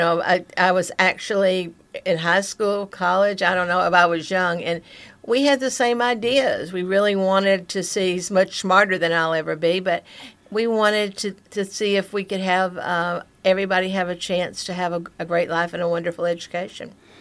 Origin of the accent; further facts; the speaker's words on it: Tuckerman, Arkansas, United States; Here she was from South Africa, and me, I was from Tuckerman, Arkansas, and we still believed the same things.